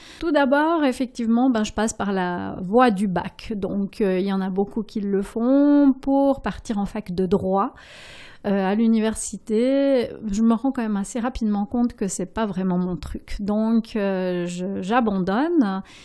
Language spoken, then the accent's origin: French; Neuchâtel, Switzerland; Quand j'étais enfant, j'ai grandi à Neuchâtel dans le quartier où il y avait une belle fabrique de chocolat qui s'appelait Suchard